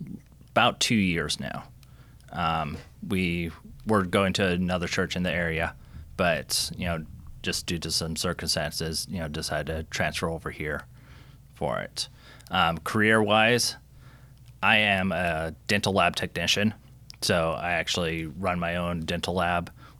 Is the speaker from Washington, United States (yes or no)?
yes; Washington, United States; also born or lived in Memphis / Southern California; And so, I was born in Memphis, but then he got stationed into Southern California, and we were there for about 4 years, and then transferred up to Washington State. Well, pretty much just grew up the rest of the time there.